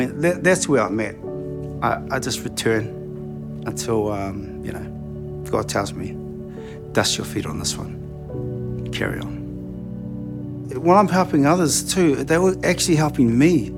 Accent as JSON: {"language": "English", "town": "Porirua", "region": "Wellington", "country": "New Zealand", "said": "I'm from Porirua."}